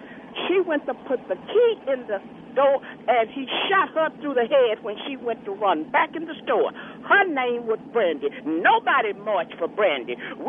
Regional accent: Houston, Texas, United States; Let me relay a story that happened here in Houston, in my hometown.

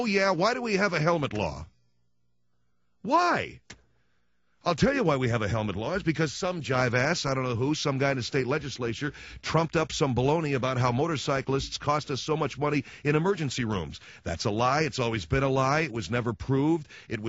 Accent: United States; It's just, I'm an American. I love Mexico.

